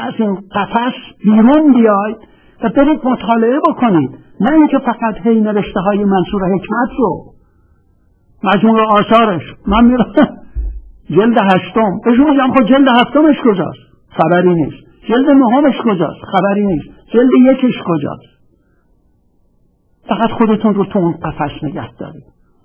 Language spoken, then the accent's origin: Persian; Iran; گفتم شما مال ایران هستم.